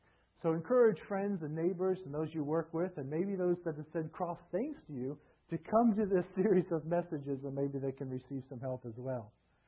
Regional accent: the South, United States; now in New York, United States; I know the culture here, and it's not pro-gun, but we grew up in the South. And we had lots of guns.

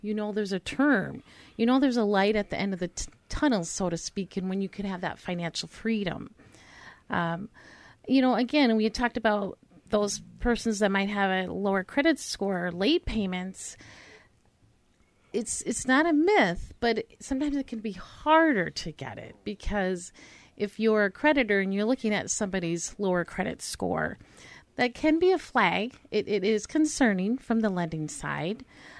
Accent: Pine Island, Minnesota, United States; Yeah, I'm from Pine Island.

